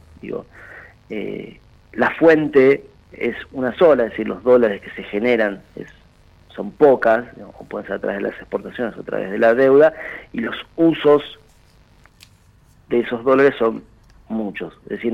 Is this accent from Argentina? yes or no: yes; Argentina; Nosotros como Argentina tenemos el problema del dólar cultural